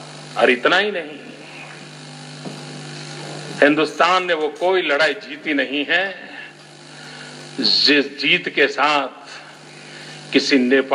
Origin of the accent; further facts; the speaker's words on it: Gujarat, India; मैं मूलतः गुजरात का हूं, सोमनाथ की भूमि है